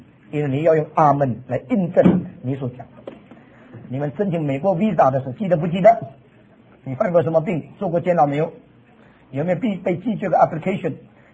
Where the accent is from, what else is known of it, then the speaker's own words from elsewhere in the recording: China; 我们中国人只有我们、你们、他们，基督徒再加上一个阿门。